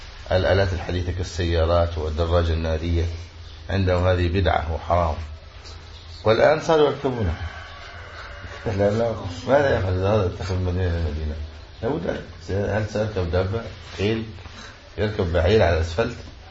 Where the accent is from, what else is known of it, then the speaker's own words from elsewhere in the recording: Egypt; هو فكر جماعة يقال لها عندنا في مصر التوقف والتبين